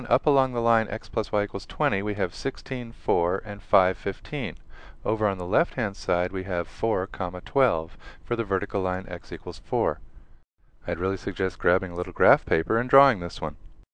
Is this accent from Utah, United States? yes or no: no; New York, United States; I am from New York, and I think on the last show I had a cold mochaccino next to me.